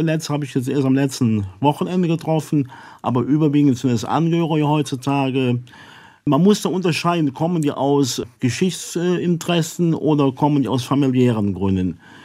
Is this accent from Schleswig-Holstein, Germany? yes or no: no; Merode, North Rhine-Westphalia, Germany; Ja, es hat zum Beispiel in meinem Heimatort Merode eine Situation gegeben.